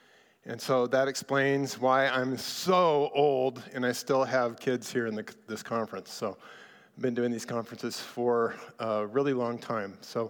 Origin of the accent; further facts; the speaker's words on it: El Paso, Texas, United States; As Aaron mentioned, I am from El Paso. We've been there about 17 years, and it's a pretty amazing place.